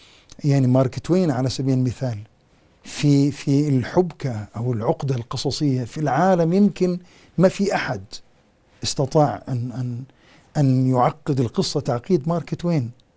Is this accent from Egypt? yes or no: no; Palestine; رجع إلى فلسطين، تزوج من بلدتنا، والدتي من أصول من بيت المصري.